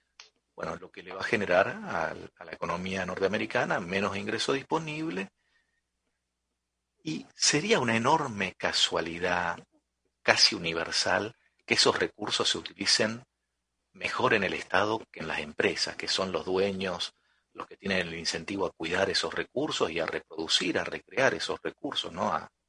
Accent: Argentina; Soy argentino, ya saben.

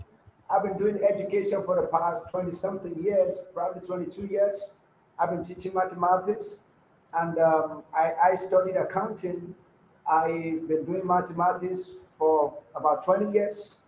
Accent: Nigeria; from Nigeria.

